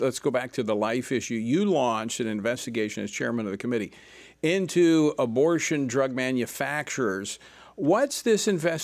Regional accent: Louisiana, United States; Joining us now to discuss this is Senator Bill Cassidy from my home state of Louisiana.

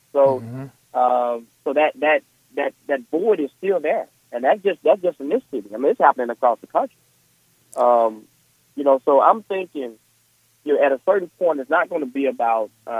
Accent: Houston, Texas, United States; And I'm from Houston, Texas.

